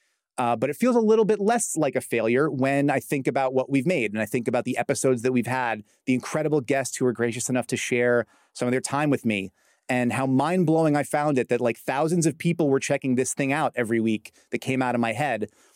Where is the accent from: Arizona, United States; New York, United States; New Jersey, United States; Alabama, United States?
New York, United States; Brooklyn; And I'm Brooklyn Irish Catholic.